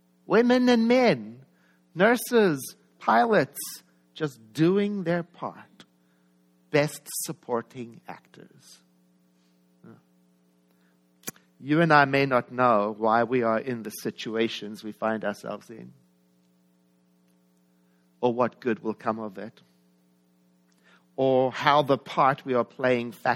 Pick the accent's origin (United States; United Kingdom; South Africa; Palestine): South Africa; we grew up together in South Africa